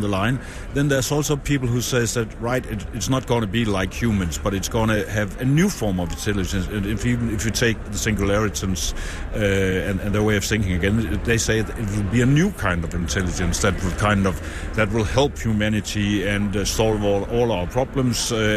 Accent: Denmark; English is a second language; In my home country, Denmark, we have a government saying that we should try to be leading within

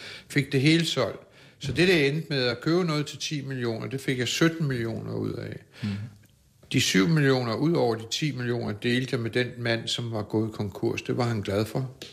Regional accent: Arizona, United States; now in Denmark; jeg er opvokset i Arizona med indianer og mexikaner

